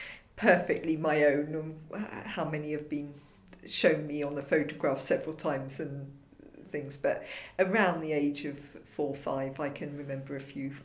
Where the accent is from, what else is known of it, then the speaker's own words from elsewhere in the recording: Basingstoke, South East England, United Kingdom; born there; I was born down in Basingstoke.